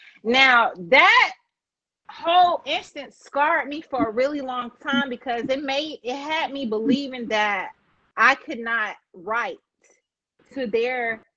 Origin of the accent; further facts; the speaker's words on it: United States; I grew up in the United States, African American.